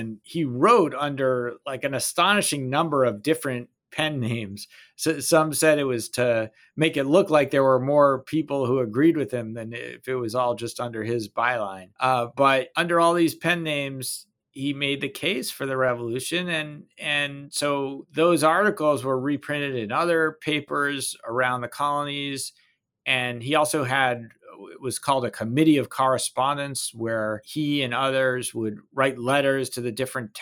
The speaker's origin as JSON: {"language": "English", "region": "Massachusetts", "country": "United States", "said": "I'm a Homer. I'm from Massachusetts."}